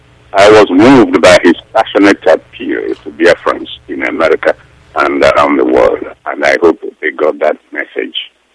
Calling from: New Jersey, United States; I'm calling from New Jersey.

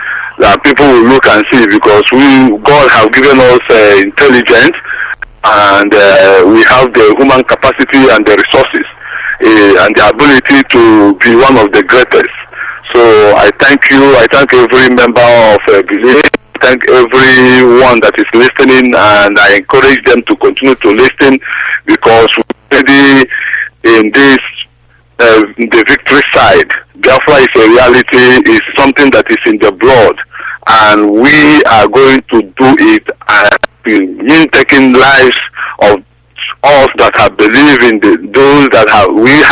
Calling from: Dublin, Leinster, Ireland; I'm calling from Dublin.

